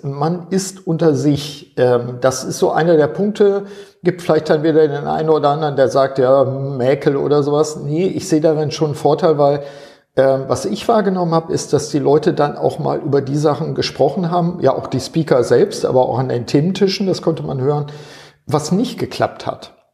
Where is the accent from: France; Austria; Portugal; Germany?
Germany; Northern Germany; sage ich jetzt mal als Norddeutscher